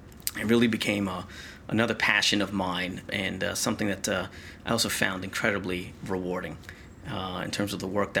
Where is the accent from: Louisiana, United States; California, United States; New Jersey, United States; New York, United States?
New Jersey, United States; Irvington; A childhood in a community just outside of Newark, New Jersey.